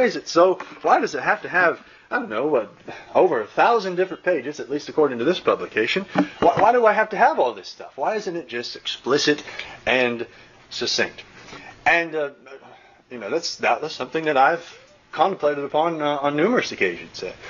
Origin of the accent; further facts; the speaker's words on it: Indianapolis, Indiana, United States; I grew up in Indianapolis, or Indiana, really.